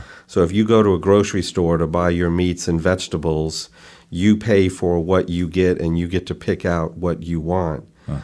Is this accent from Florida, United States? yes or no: yes; Orlando, Florida, United States; Yes, I grew up in Orlando.